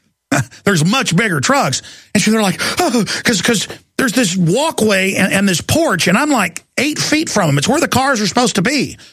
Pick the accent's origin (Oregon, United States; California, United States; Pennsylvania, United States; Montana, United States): California, United States; we're from California, but we're not all bad.